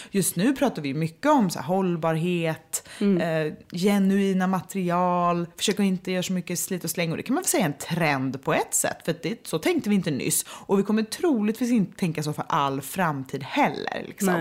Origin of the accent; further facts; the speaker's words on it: Gothenburg, Västra Götaland County, Sweden; moved away as an adult; Jag känner mig som en söderbärna. Men jag är uppvuxen i Göteborg.